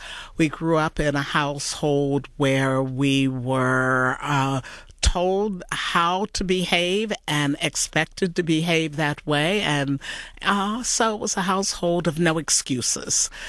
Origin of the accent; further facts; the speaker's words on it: Harrisburg, Pennsylvania, United States; As you indicated, I grew up in Harrisburg, Pennsylvania